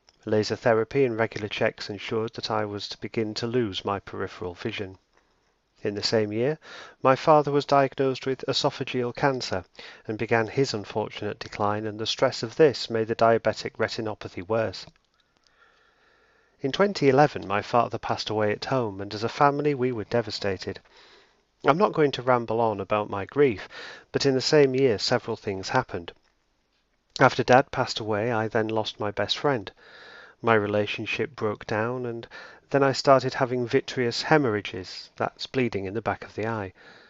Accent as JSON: {"language": "English", "region": "East of England", "country": "United Kingdom", "tie": "born there", "said": "I'm 32 years old. I was born in Essex"}